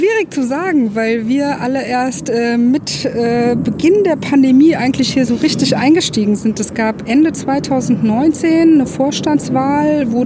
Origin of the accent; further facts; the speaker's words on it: Frankfurt, Hesse, Germany; Ich komme eigentlich aus Frankfurt, habe an der Ostsee gelebt zu der Zeit